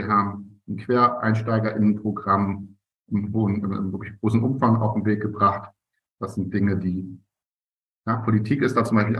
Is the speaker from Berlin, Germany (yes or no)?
yes; Berlin, Germany; also born or lived in Bremen / Hamburg; now in Kiel, Germany; ich bin hier in Kiel, ich komme ja aus Berlin ursprünglich, habe über Bremen-Hamburg einen Weg gemacht, bin jetzt hier in Kiel, was erstmal eine ganz, ganz tolle Lage ist. Wir sind da oben rechts auf der Karte, direkt an der Ostsee